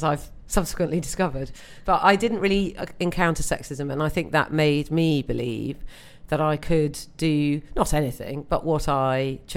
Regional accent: North West England, United Kingdom; now in London, United Kingdom; I grew up on the Wirral.

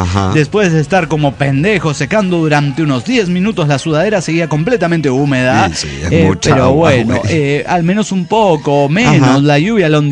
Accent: San Cristóbal de las Casas, Chiapas, Mexico; born there; si bien radico en el centro del país, debo acotar que nací en San Cristóbal de las Casas.

